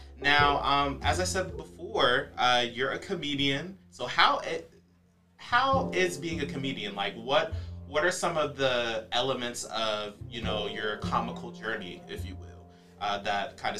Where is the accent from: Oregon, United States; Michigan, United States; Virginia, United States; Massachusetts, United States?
Virginia, United States; Virginia Beach; I know like in Virginia, where I'm originally from, it's kind of like that. I'm from Virginia Beach.